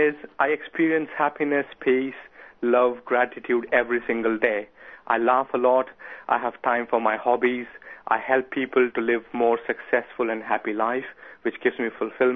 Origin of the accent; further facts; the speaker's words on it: India; English is a second language; moved away as an adult; now in United Kingdom; I was born in India and I lived in poverty all my first 20 years of my life.